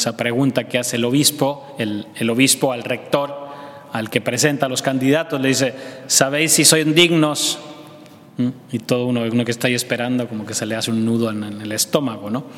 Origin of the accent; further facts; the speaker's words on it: Magdala, Northern District, Israel; pero nosotros que somos aquí de Magdala sabemos que no son la misma persona